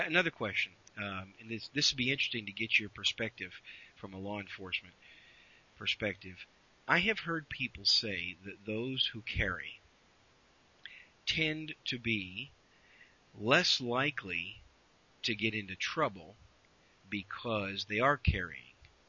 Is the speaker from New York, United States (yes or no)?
no; Wisconsin, United States; you know, I grew up in northern Wisconsin.